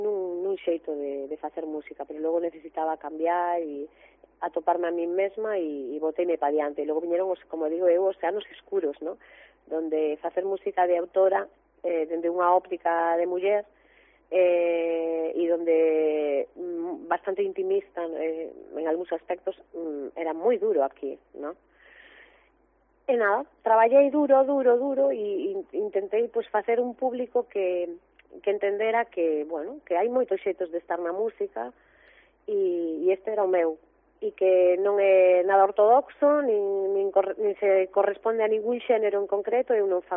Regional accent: Galicia, Spain; E moi contenta pues, de estar na miña terra, porque Ferrolterra é a miña terra

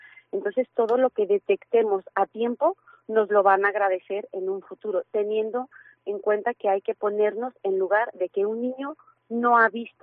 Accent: Mexico; moved away as an adult; now in Spain; soy mexicana y vivo en España desde hace 15 años y ejerzo como oftalmóloga en los últimos 10.

